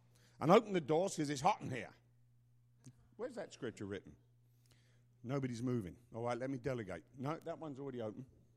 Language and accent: English; United Kingdom; born there; I'm British. Hello? I was born in Britain.